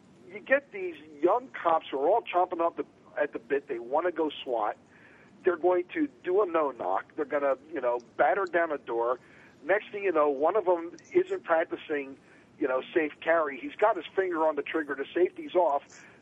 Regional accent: Northeast, United States; But you got to remember, because I came from the Northeast

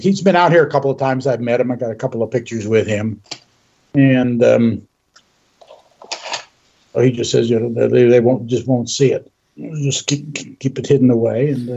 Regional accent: Chicago, Illinois, United States; born there; also born or lived in Milwaukee; now in Los Angeles, United States; Okay, look, I was born in Chicago, did many years in Milwaukee.

